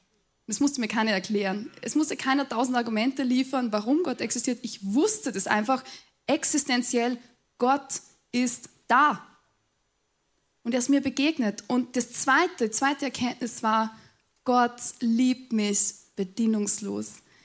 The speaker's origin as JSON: {"language": "German", "region": "Upper Austria", "country": "Austria", "tie": "born or raised there", "said": "Ich bin aufgewachsen am Land in Oberösterreich und hineingeboren in eine, ich würde sagen mal, traditionell katholische Familie."}